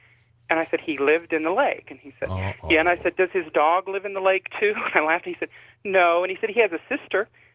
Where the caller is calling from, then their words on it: Texas, United States; I'm calling from West Texas. Thank you for taking my call.